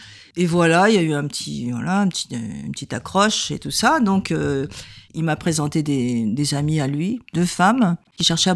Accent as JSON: {"language": "French", "town": "Paris", "region": "Île-de-France", "country": "France", "tie": "born or raised there", "also_born_or_lived": "Algeria", "said": "Je suis née en Algérie, mais j'ai grandi à Paris, puisqu'on est arrivé en France, j'avais l'âge de 6 ans."}